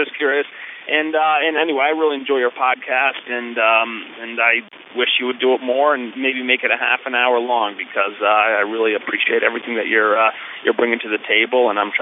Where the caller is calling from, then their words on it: Sherburne, Massachusetts, United States; I'm calling from Sherburne, Massachusetts, just outside of Boston.